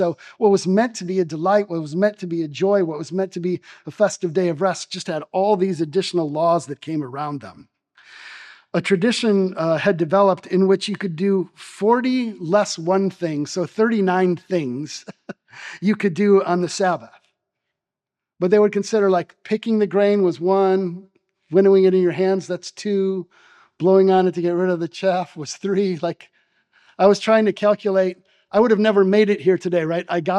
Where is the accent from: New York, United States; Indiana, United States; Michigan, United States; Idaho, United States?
Michigan, United States; So I grew up in Michigan, right?